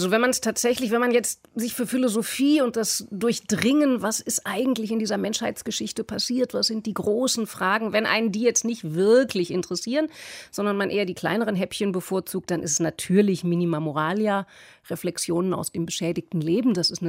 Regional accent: Frankfurt, Hesse, Germany; Ich komme aus Frankfurt

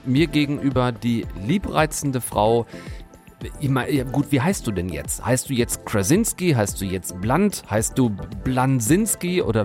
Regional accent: North Rhine-Westphalia, Germany; große Teile meiner Kindheit und Jugend am Theater verbracht

